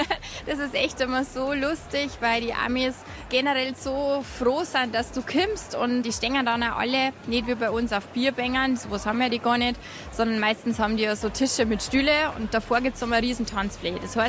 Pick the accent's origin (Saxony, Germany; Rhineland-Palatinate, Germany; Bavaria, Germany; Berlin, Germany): Bavaria, Germany; dass wir Bayern eigentlich so doof sind